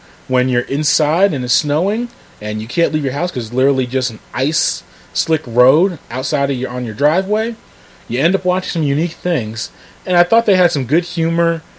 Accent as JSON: {"language": "English", "country": "United States", "said": "I'm an American. I love my country and I love the athletes."}